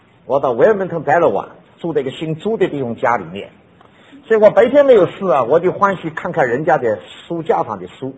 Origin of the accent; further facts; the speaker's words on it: Shanghai, China; 我们上海人的话很对的